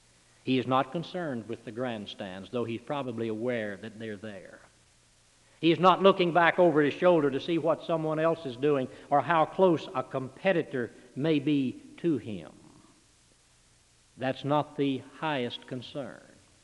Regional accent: Louisville, Kentucky, United States; The Brickyard, just 100 miles about from my hometown of Louisville.

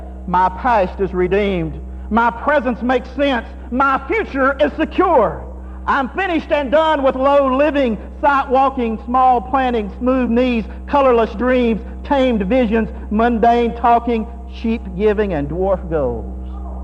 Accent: Tennessee, United States; I remember growing up in East Tennessee, we had some strange kind of ceremonies from time to time and celebrations.

